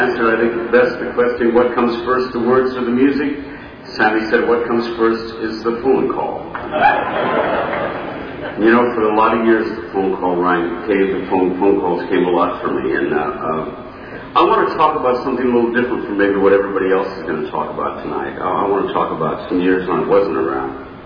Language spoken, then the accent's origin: English; Nashville, Tennessee, United States; now in Los Angeles, United States; live in Los Angeles, but my hometown is Nashville.